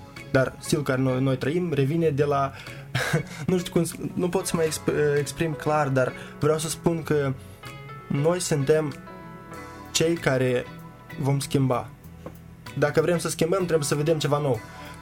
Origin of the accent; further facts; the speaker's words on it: Chișinău, Moldova; chiar și în sat când plec acasă, că sunt din Chișinău